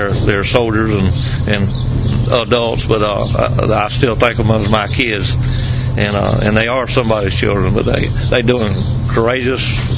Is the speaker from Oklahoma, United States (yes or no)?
no; Florida, United States; I'm from North Florida.